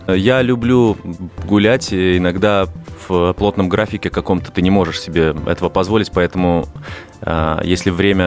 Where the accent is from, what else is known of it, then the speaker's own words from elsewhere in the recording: Minsk, Belarus; moved away as an adult; now in Moscow, Russia; Я родился банально в Минске, вот практически в самом центре города, и до 22 лет жил там, пока не поехал в Москву